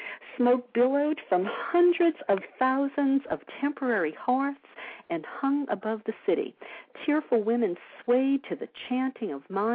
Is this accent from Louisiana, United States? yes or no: yes; New Orleans, Louisiana, United States; because I come from New Orleans, is Mardi Gras.